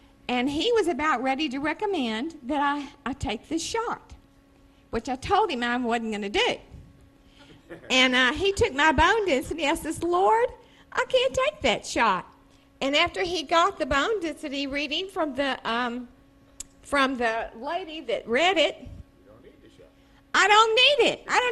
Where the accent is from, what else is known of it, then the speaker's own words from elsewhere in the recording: Brenham, Texas, United States; from Brenham.